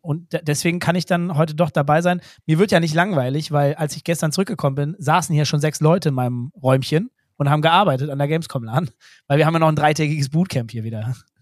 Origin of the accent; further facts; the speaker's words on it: Krefeld, North Rhine-Westphalia, Germany; ich komme hier aus Krefeld.